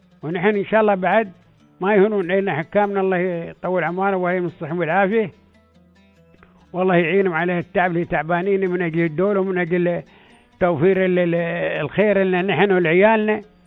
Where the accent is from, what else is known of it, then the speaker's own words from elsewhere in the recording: United Arab Emirates; احنا تراثنا يعني معروف، لهجتنا وحده يعني، وعاداتنا وحده